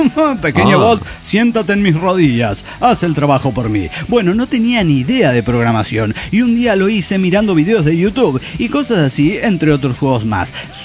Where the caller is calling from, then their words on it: Córdoba, Argentina; de Córdoba, Argentina.